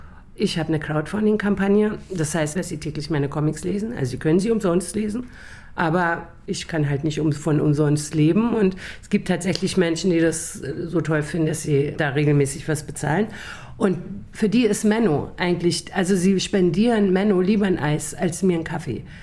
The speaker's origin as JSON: {"language": "German", "region": "East Germany", "country": "Germany", "tie": "born or raised there", "said": "Ich bin in der DDR groß geworden, streng atheistisch und habe mich irgendwie Anfang 2000 taufen lassen"}